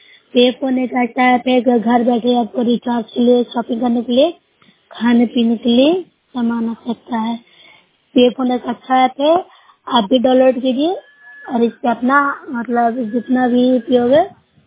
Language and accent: Hindi; Bihar, India; मैं नौसरा प्रखंड से हूँ, जिला नालंदा के निवासी हूँ।